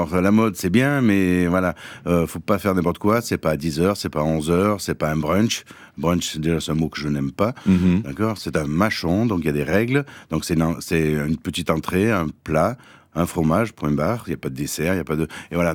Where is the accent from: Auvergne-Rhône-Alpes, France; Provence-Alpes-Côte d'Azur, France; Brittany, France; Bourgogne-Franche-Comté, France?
Provence-Alpes-Côte d'Azur, France; Marseille; même si je suis Marseillais, je suis simplement cuisinier à la base